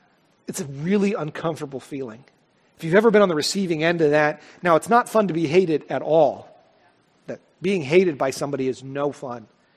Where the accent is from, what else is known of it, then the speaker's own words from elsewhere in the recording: United States; as I think about as an American, is that I am deeply concerned about the times that are ahead.